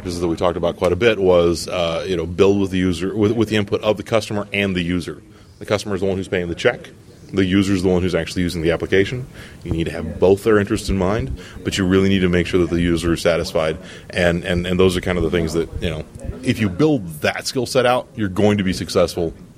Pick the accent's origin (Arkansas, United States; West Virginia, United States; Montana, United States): Arkansas, United States; But the one, yeah, I grew up in Arkansas.